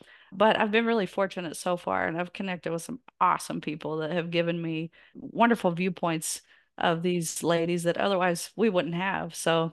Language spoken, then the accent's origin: English; the South, United States; accent: Southern; And I'm from the South and my accent gives me away